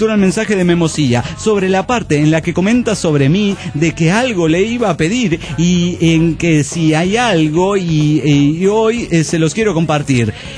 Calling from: Morelia, Michoacán, Mexico; de Morelia, Michoacán.

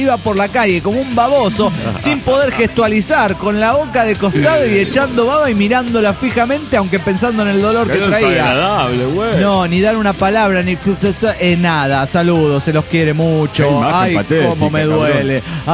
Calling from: Ensenada, Baja California, Mexico; de Ensenada, Baja California.

